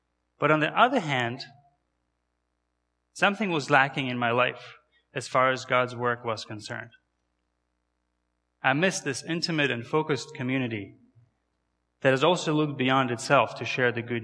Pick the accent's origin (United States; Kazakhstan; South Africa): Kazakhstan; English is a second language; my name and my accent is not really from around here, right? So to tell you a little bit about myself, I was born and raised in Kazakhstan.